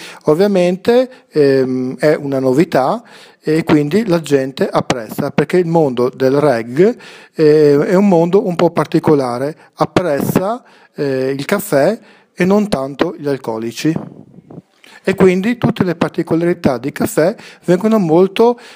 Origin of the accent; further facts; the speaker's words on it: Friuli-Venezia Giulia, Italy; vengo dal Friuli.